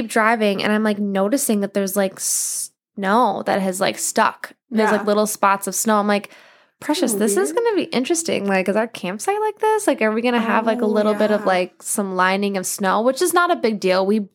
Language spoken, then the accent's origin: English; Minnesota, United States; We're from Minnesota.